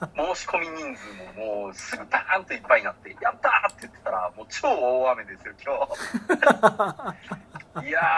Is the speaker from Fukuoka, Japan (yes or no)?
no; Ibaraki, Japan; まあ僕茨城県民ですから、割とね、あの案内とか来てて